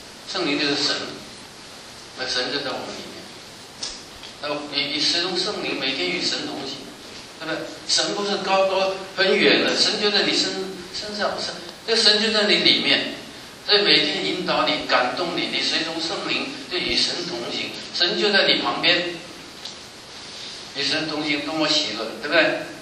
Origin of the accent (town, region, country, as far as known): China